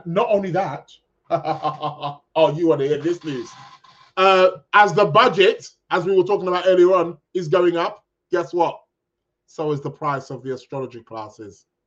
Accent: United Kingdom; We're in the UK. We do not celebrate Thanksgiving. We had no part in that as the British.

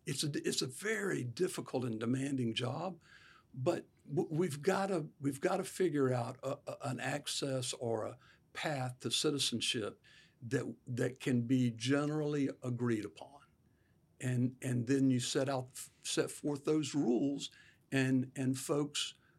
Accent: Belle Glade, Florida, United States; For sure. I was having a flashback the other day about my BB gun and hunting meadowlarks out in the pasture barefooted

